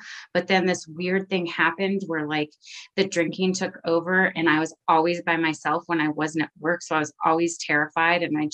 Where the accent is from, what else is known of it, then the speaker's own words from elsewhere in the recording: Richmond, Virginia, United States; I'm an alcoholic. I am from Richmond, Virginia.